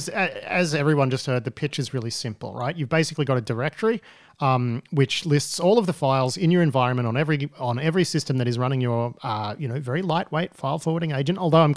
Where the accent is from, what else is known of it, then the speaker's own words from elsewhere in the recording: Melbourne, Victoria, Australia; I grew up in Melbourne and the main river that runs through Melbourne is the Yara.